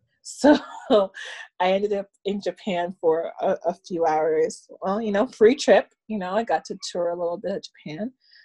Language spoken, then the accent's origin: English; Scarborough, Ontario, Canada; I'm from Scarborough, Ontario, which is a suburb in Toronto.